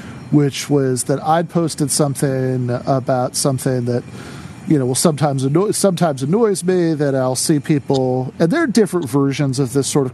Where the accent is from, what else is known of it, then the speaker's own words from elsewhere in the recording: East Lansing, Michigan, United States; moved away as an adult; I grew up in East Lansing, and then I started off college at Lansing Community College